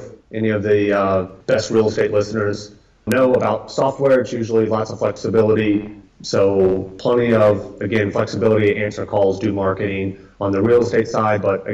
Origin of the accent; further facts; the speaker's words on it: Atlanta, Georgia, United States; now in Austin, United States; I grew up in Atlanta. Most people just rent homes in Atlanta. Here in Austin, because of the cost of living, room rental is very prevalent.